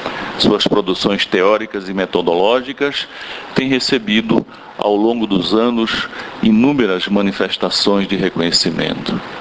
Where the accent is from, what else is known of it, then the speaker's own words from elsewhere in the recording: Paraíba, Brazil; also born or lived in Pernambuco; Eu sou paraibano, sou pernambucano por adoção, mas terra natal eu sou do estado da Paraíba.